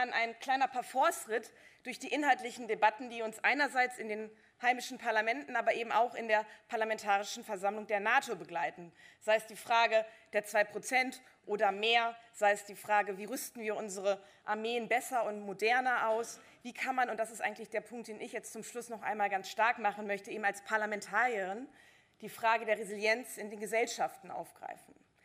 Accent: Lower Saxony, Germany; da ich als Niedersächsin weiß

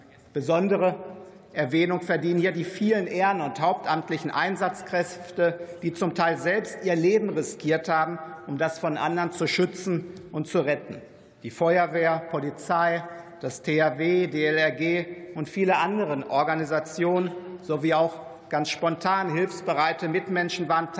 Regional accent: Hagen, North Rhine-Westphalia, Germany; traf das Hochwasser so auch meine Heimatstadt Hagen.

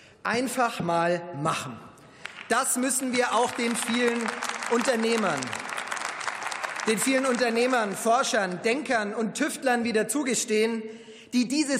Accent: Herzogenaurach, Bavaria, Germany; Als ich vor über 11 Jahren in den Stadtrat meiner Heimatstadt Herzogenaurach gewählt wurde

